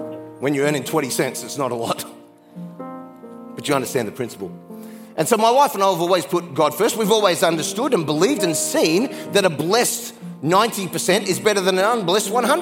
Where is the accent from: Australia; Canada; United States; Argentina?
Australia; I grew up in Australia, poor.